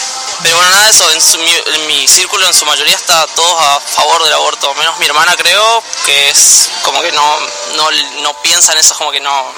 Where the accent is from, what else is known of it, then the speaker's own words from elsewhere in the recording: Paso de los Libres, Corrientes, Argentina; Yo sí soy de acá.